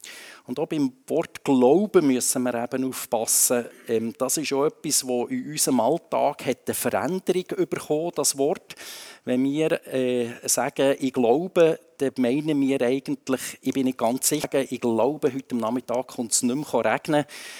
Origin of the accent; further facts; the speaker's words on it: Grindelwald, Bern, Switzerland; Ich bin in Grindelwald aufgewachsen, in einem Dorf, das man einander kennt.